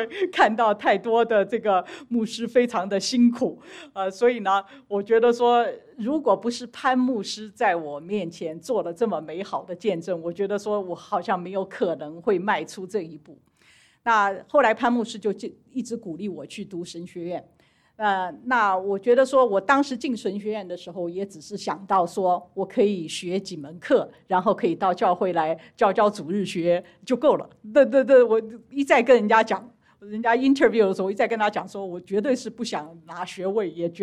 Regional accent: China; now in United States; 我说我在美国来读研究生，我说我们第一个发现的就是美国学生他们那个脑子转的真的是有点慢。我们中国人来的虽然英文不比他们好

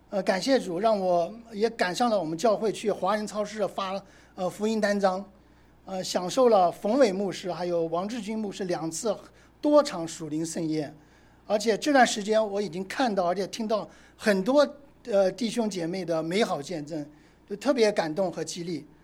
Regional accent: Nanjing, Jiangsu, China; 然后我是江苏南京人

